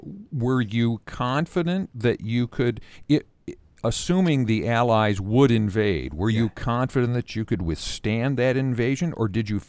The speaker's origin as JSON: {"language": "English", "town": "Ovid", "region": "Michigan", "country": "United States", "tie": "born or raised there", "said": "There's a little house not far from where I grew up in Ovid"}